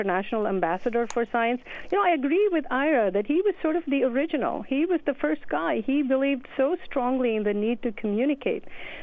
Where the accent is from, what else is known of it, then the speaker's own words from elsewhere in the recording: Delhi, India; So I grew up in India, but I was in college at MIT when the book actually came out. And I was actually back home in Delhi that summer.